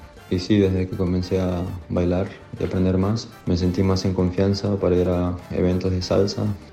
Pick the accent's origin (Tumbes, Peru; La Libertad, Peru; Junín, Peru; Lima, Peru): Lima, Peru; soy de Lima, Perú.